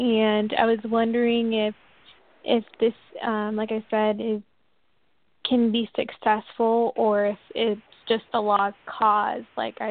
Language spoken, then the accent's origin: English; Washington, United States; From Washington State.